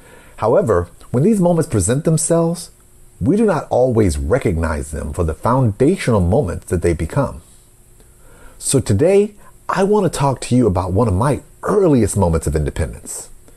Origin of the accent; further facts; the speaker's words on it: Pine Bluff, Arkansas, United States; I am from Pine Bluff, Arkansas, which is a small rural town in the southeast part of Arkansas.